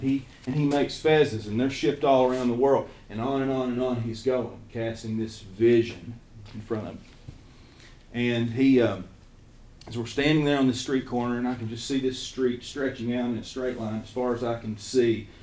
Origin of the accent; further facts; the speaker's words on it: Kentucky, United States; accent: Eastern Kentucky; Again, I'm from Eastern Kentucky. I had never left the country.